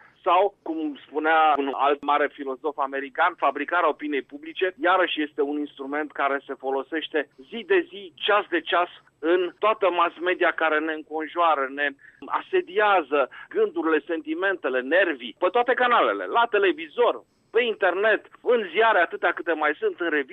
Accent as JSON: {"language": "Romanian", "country": "Romania", "said": "gratifiante pentru orgoliu românului verde despre noi înșine ca români."}